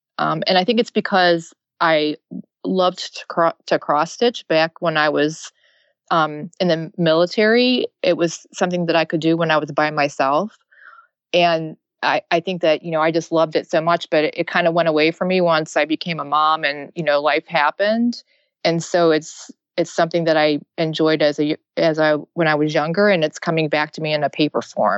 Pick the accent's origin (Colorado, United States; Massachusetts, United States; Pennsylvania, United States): Pennsylvania, United States; born there; now in Ohio, United States; I was actually born in Pennsylvania, and I met my husband overseas in the military in Okinawa.